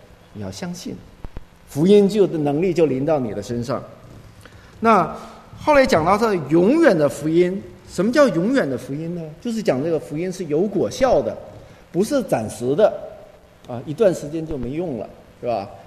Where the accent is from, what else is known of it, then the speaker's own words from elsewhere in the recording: China; 我是生在国内长在国内的啊